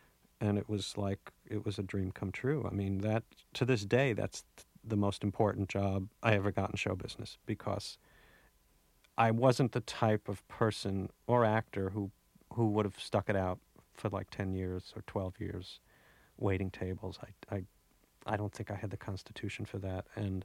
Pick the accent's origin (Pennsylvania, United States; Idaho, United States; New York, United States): New York, United States; Oceanside; And I'm from Oceanside, Long Island